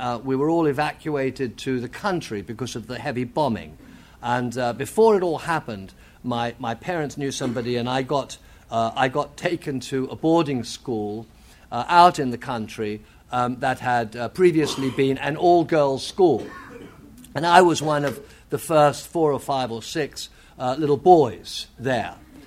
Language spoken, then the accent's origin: English; England, United Kingdom; now in Los Angeles, United States; I'm not from San Diego, and I live in Los Angeles, but I'm from England actually, and I was born during World War II.